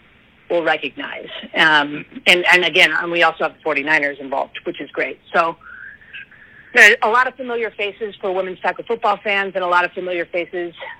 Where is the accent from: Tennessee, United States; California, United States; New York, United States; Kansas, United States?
California, United States; Redlands; also born or lived in Chicago; now in Los Angeles, United States; So I grew up here. I was born and raised in Redlands, and then I moved to Chicago for college when I was 18